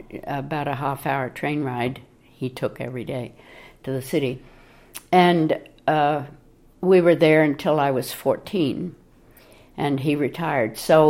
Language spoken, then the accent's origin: English; London, United Kingdom; born there; I was born in London, England.